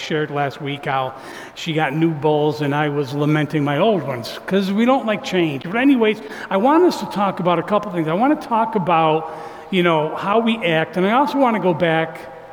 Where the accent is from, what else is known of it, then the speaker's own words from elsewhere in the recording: Morrisville, New York, United States; like from where I live, I grew up in Morrisville, New York, some things happen to me.